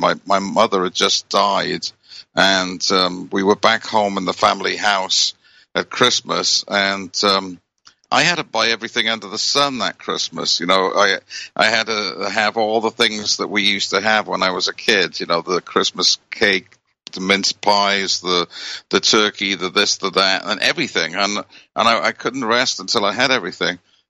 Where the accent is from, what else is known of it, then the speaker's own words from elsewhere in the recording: United Kingdom; And you know, I grew up in Britain